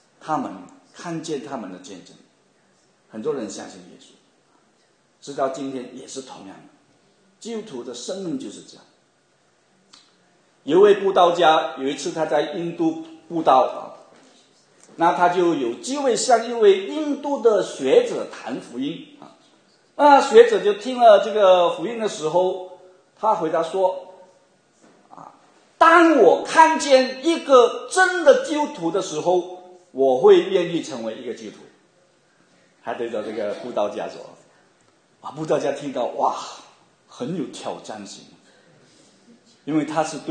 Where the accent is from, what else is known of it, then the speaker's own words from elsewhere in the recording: China; 就是好像我们中国人说百闻不如一见啊